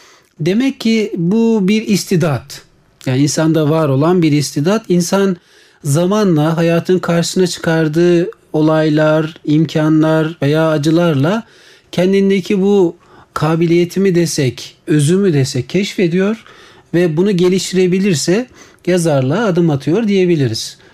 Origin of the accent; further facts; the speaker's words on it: Konya, Turkey; also born or lived in Istanbul; now in Ankara, Turkey; 1977 doğumlu. İstanbul'da doğmuş. Aslen Trabzonlu. Konya'da büyümüş. Ankara'da yaşayan bir insan.